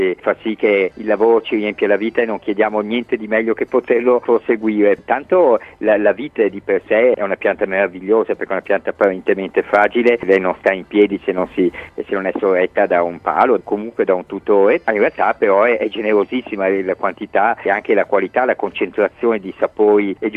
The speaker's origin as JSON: {"language": "Italian", "town": "Milan", "region": "Lombardy", "country": "Italy", "tie": "born there", "said": "a Piacenza siamo arrivati perché nostra madre mia e il mio fratello è piacentina, ma noi siamo appunto nati a Milano, nostro padre era milanese."}